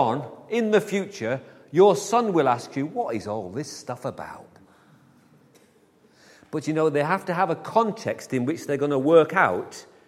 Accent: Manchester, North West England, United Kingdom; I grew up in Manchester. It's a lovely place.

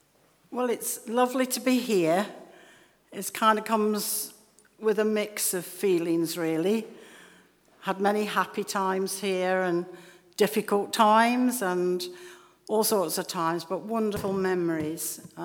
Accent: Stoke-on-Trent, West Midlands, United Kingdom; now in Colchester, United Kingdom; because I'm a northerner. I come from Stoke-on-Trent and lived up there.

